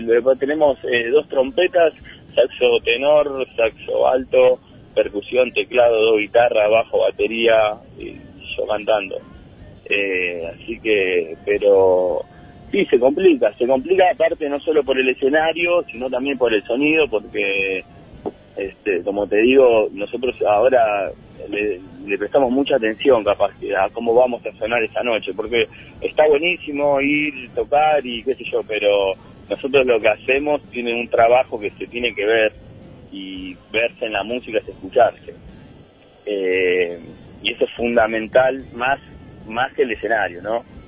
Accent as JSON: {"language": "Spanish", "town": "Luzuriaga", "region": "Buenos Aires Province", "country": "Argentina", "said": "yo soy de Lusuriaga y siempre fuimos de la banda de Lusuriaga, ¿no? Oriunda de..."}